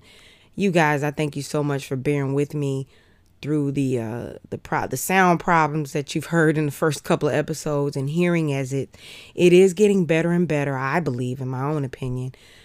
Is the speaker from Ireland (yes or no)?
no; Atlanta, Georgia, United States; For many of you who don't know, I grew up born and raised in Atlanta.